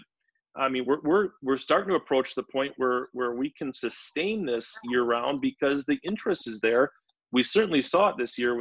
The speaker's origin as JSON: {"language": "English", "town": "Wisconsin Rapids", "region": "Wisconsin", "country": "United States", "tie": "born or raised there", "said": "I know as a kid growing up in Wisconsin Rapids, I was always envious about how warm it would be when we go down to the state wrestling tournament"}